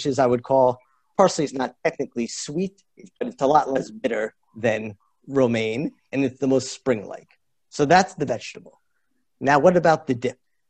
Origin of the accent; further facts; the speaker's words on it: United States; I think, as an American, and the closest thing in my life to experiencing and knowing people